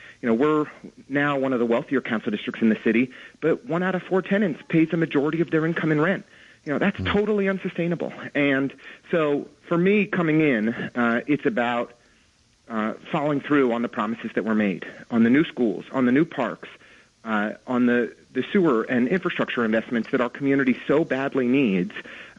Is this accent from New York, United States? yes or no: yes; Brooklyn Heights, New York, United States; You know, I grew up in Brooklyn Heights